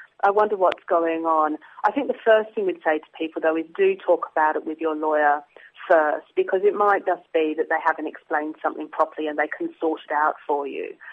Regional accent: Australia; I'm an Australian lawyer, but over here it's quite important

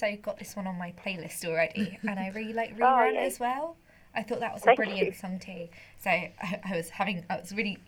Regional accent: London, United Kingdom; I love London. I'm from London as well, and I really, really love it.

